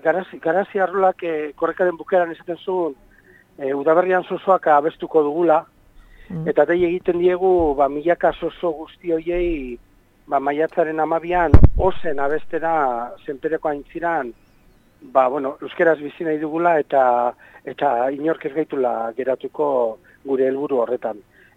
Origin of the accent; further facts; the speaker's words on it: Basque Country, Spain; ze euskalduna gara baina anitza gara ere